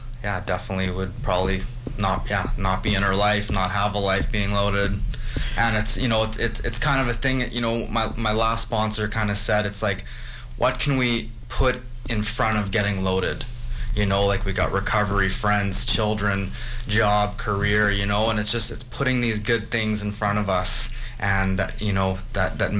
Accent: Canada; you know, I'm the guy from Canada

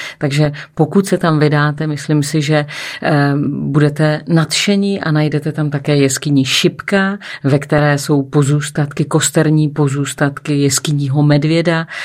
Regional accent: Moravian Wallachia, Czechia; asi jsem z Valašska

